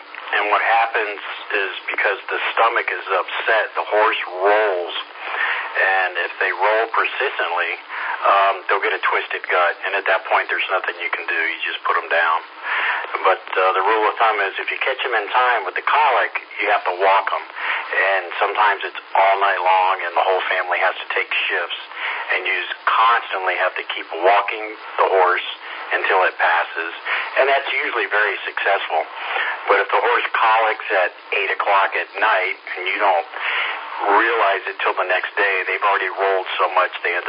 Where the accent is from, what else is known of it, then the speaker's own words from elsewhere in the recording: Miami, Florida, United States; also born or lived in Fort Myers; But yeah, I'm from Miami. I grew up in Miami and lived in Fort Myers for 20 years